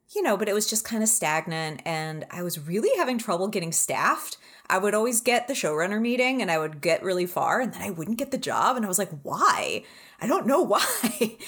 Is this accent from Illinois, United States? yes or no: yes; Chicago, Illinois, United States; also born or lived in California / Connecticut; I moved a bunch when I was little. I was born in the Bay Area, then lived in Connecticut for a little while. And then when I was like 6 years old, we moved to the Chicago area